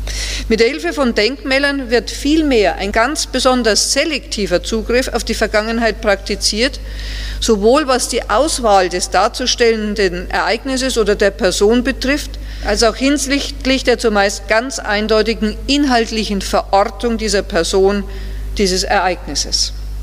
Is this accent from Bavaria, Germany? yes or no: yes; Würzburg, Bavaria, Germany; born there; Als gebürtige Würzburgerin